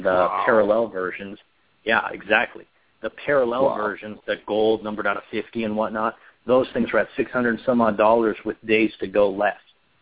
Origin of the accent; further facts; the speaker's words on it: United States; because as Americans, I'm American football, basketball, you know, baseball is huge.